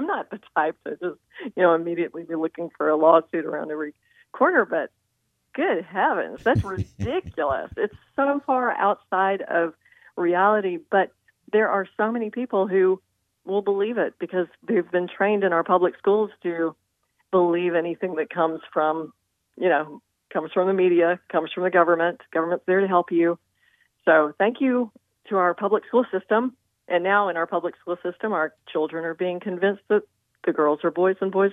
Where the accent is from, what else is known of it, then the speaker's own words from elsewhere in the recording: Arkansas, United States; So at that time, I grew up actually in Arkansas